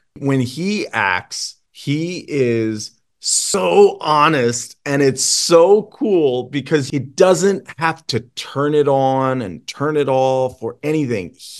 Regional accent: Virginia, United States; And I grew up in Virginia and knew that I thought it was so cool that he had a horse farm

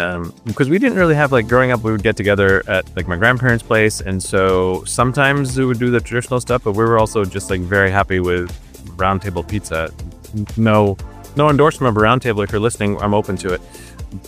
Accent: India; And the thing is, though, growing up in India, for me

